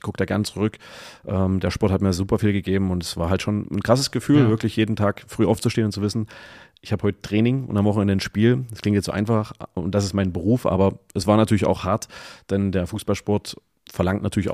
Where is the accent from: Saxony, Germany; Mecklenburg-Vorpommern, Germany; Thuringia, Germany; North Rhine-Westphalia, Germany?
Saxony, Germany; Ich bin ja gebürtig, komme ich aus der Nähe von Bautzen, um es vielleicht ein bisschen einzugrenzen. Bin da groß geworden, bin dann aber relativ schnell auch aus der tiefsten, sagen wir, Ostprovinz, lieb gemeint, dann in Richtung Dresden, Leipzig, Chemnitz, Erfurt weitergezogen